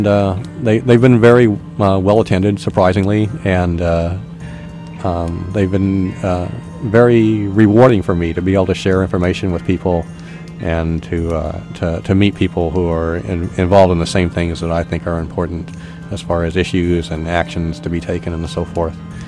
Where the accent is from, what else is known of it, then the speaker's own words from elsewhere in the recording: Texas, United States; now in Eugene, United States; I'm an anarchist from Texas and now living in Oregon, especially here in Eugene and Lane County, by order of the court.